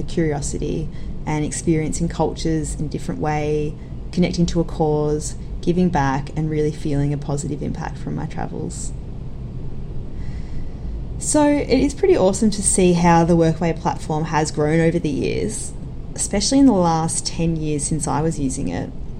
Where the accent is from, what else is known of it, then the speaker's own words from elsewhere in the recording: Victoria, Australia; I actually even had a look at my home state in Victoria